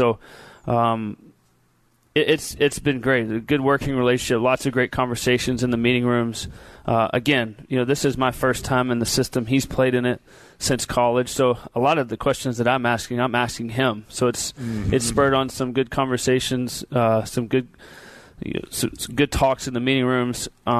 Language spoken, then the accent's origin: English; Texas, United States; But again, I'm from Texas.